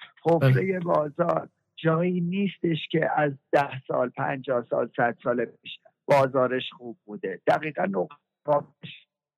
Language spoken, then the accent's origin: Persian; Iran; امکان این رو به من و شما میده به عنوان یه ایرانی